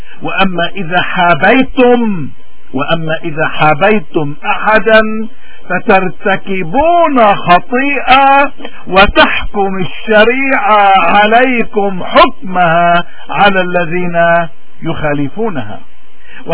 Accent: Lebanon; بوجه كل حدا بيعتدي علينا عكرمتنا كلبنانيين وكبشر.

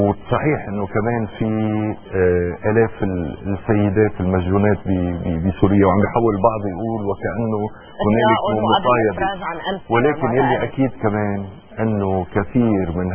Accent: Tripoli, North Governorate, Lebanon; نحن ولاد طرابلس بنقول انه

